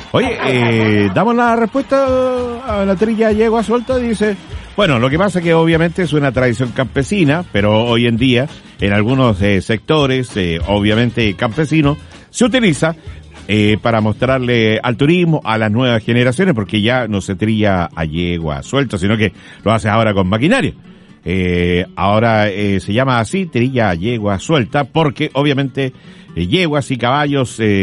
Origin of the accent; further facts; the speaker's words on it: Quirihue, Ñuble, Chile; yo le dije que yo soy de Quirihue